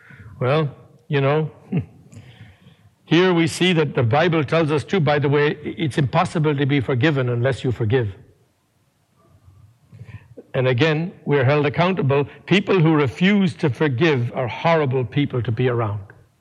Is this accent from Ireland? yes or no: yes; Ireland; growing up in Ireland, if Ireland wasn't such a violent country